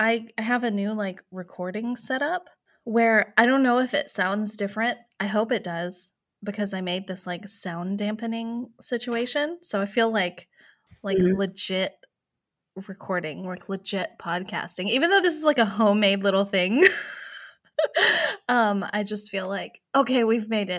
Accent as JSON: {"language": "English", "region": "the South", "country": "United States", "said": "Yeah, I'm from the South, but like the city in the South"}